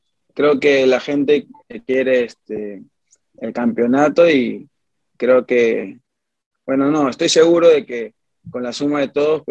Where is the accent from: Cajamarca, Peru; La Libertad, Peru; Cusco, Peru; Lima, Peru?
Lima, Peru; yo soy de Lima, toda mi vida he vivido en La Victoria, actualmente vivo en La Victoria.